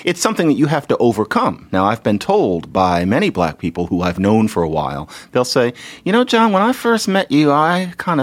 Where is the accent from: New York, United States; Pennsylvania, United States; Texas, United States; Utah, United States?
Pennsylvania, United States; Philadelphia; but that is the only thing that tips anybody off that I'm from Philadelphia.